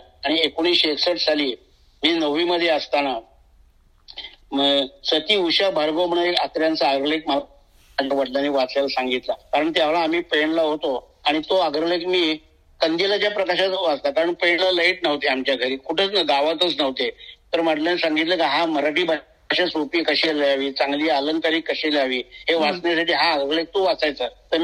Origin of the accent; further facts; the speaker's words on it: Koregaon, Maharashtra, India; मी राहणारा मूळचा कोरेगावचा, म्हणजे सातारा जिल्ह्यामध्ये कोरेगाव आहे, त्या कोरेगावचा राहणारा. कोरेगाव हे तालुक्याचं ठिकाण